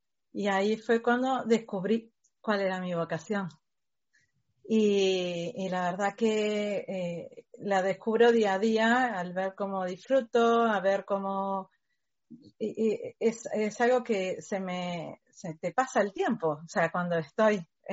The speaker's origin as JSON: {"language": "Spanish", "country": "Uruguay", "moved": "yes", "lives_now": "Spain", "said": "yo soy de Uruguay, llegué aquí a España en 2002"}